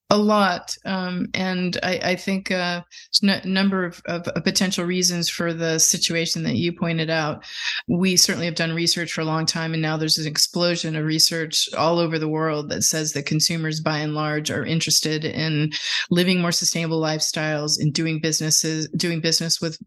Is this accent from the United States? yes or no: yes; California, United States; now in Washington, United States; We don't have a water problem here, but I come from California where water is increasingly concerning.